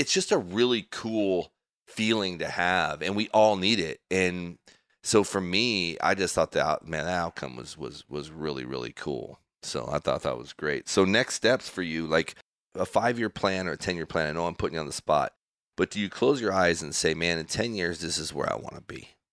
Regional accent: Spokane, Washington, United States; now in Texas, United States; I'm from the Northwest. Came down here from Spokane, Washington, on the east side of the state, and border Idaho, where there's tons of my family still lives up there.

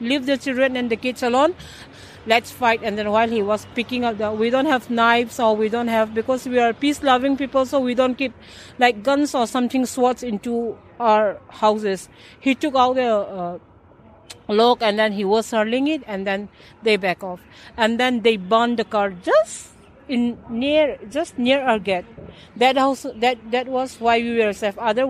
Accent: Imphal, Manipur, India; Ever since I was born and brought up in Imphal, there was nothing like it.

